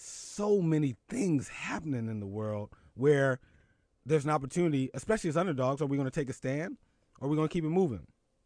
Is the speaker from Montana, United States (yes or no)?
no; Philadelphia, Pennsylvania, United States; which sucks because I'm from Philly.